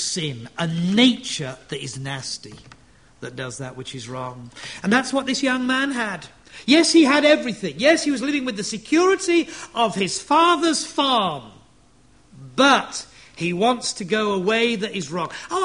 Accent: Yorkshire and the Humber, United Kingdom; look, I'm a Yorkshireman

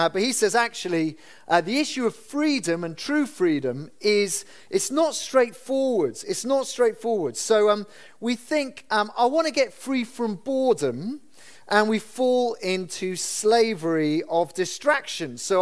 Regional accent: Wales, United Kingdom; As a Welshman, we're constantly looking for the next redeemer.

